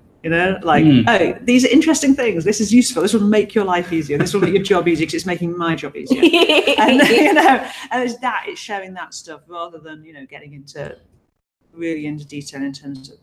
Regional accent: North East England, United Kingdom; now in Bristol, United Kingdom; Yeah, so I am a British web developer. I live in Bristol in the UK, although I'm actually from the northeast of England originally.

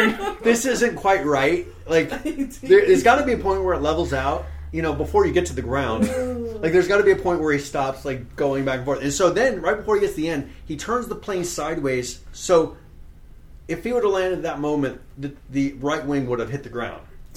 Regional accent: Boise, Idaho, United States; I'm from Boise. They will see the vulnerability in my face, and I will be a victim.

